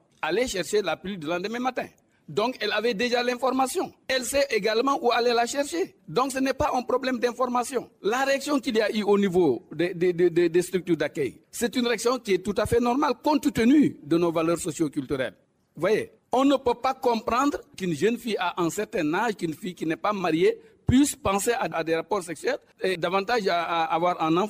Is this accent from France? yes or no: no; Senegal; Mais avant tout, je suis un Sénégalais comme vous, monsieur.